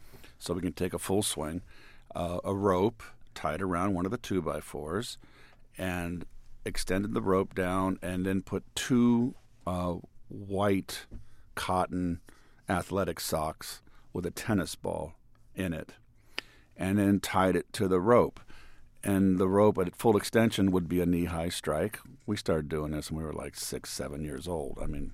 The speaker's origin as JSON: {"language": "English", "region": "California", "country": "United States", "tie": "born or raised there", "said": "a dream of a young boy growing up in Northern California to be the next Mickey Mantle, a star major league player."}